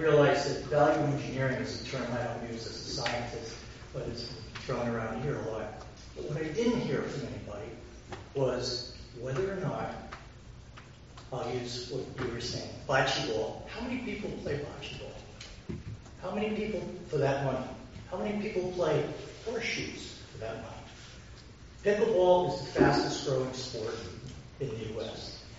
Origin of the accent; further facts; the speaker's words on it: Palm Coast, Florida, United States; I'm from Palm Coast.